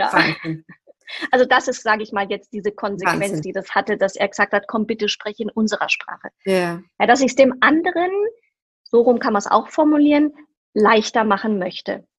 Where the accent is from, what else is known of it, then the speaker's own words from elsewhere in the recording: Germany; Habe mit Englisch angefangen, hatte dann Latein, also ich war einen neusprachlichen Zug bei uns in Deutschland.